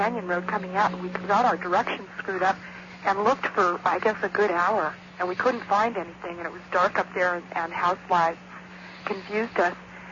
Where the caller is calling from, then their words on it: Santa Barbara, California, United States; Yes, I'm calling from Santa Barbara.